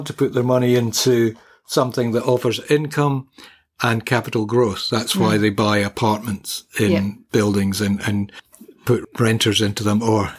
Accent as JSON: {"language": "English", "country": "United Kingdom", "tie": "born or raised there", "lives_now": "Australia", "said": "growing up in Britain"}